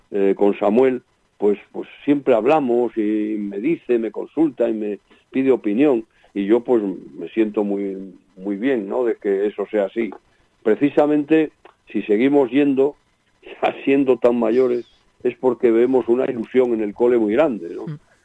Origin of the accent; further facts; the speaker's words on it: Casar de Periedo, Cantabria, Spain; also born or lived in Cabezón de la Sal; si estuviéramos en mi pueblo, que es Cabezón de la Sal, pues, o en Casar de Periedo, donde yo viví desde pequeñito